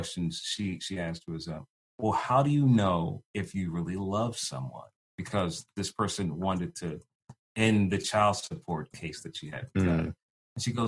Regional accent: Chicago, Illinois, United States; Well, for me, Chicago's home.

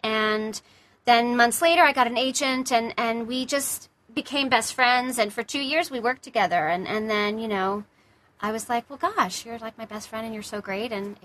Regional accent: Binghamton, New York, United States; born there; I was born in Binghamton, New York, and home of the cider mill.

